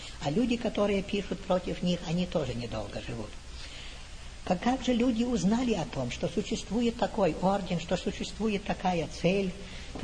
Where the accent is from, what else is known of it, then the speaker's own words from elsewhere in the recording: Russia; moved away; мы, выходцы из России, из коммунистической страны, сразу поймем, откуда это все идет.